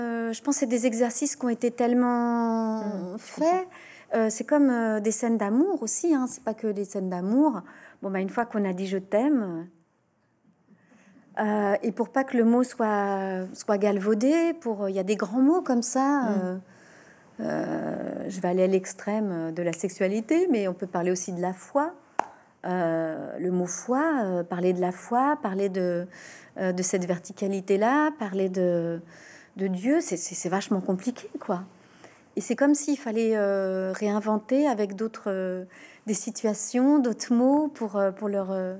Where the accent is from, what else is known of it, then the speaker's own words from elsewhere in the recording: Paris, Île-de-France, France; comme toute Parisienne qui se respecte, quitter Paris, puisque je suis née à Paris